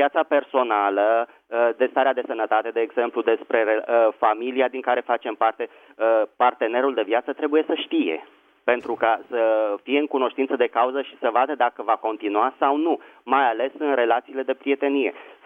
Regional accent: Bucharest, Romania; din București.

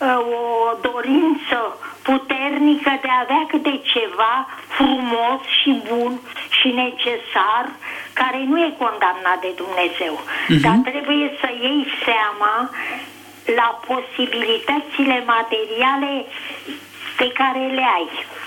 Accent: Bucharest, Romania; Eu sunt din București

